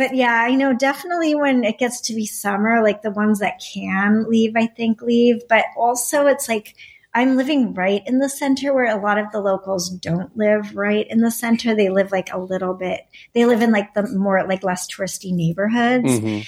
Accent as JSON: {"language": "English", "country": "United States", "said": "I do. And I try not to be frustrated by it because I'm American too"}